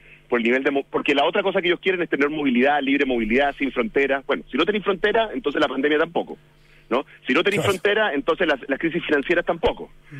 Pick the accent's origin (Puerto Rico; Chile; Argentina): Chile